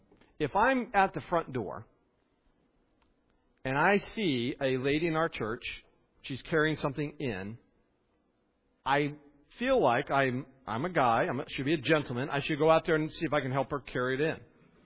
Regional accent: West Virginia, United States; Okay, I grew up in West Virginia. I have a certain hillbilly way of thinking about things.

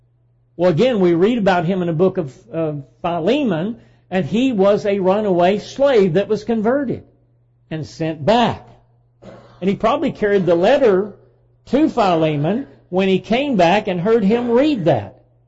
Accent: the South, United States; also born or lived in North; I was born in the North but raised in the South, and I love the South.

